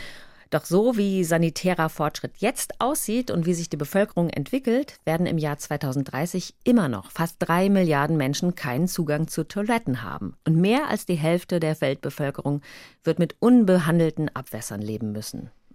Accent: Rhineland, Germany; Das kam mir als Rheinländerin mit einer Schwäche für Karlauer sehr entgegen.

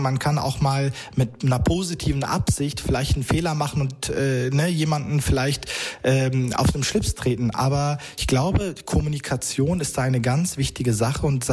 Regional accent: Germany; Und daraufhin habe ich gesagt, ich bin Deutscher.

